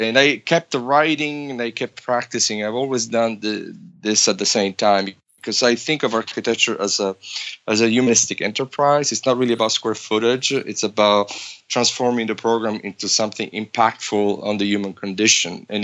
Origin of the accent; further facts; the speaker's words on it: Sicily, Italy; Well, I was born and raised in Sicily, and I come from a family of builders.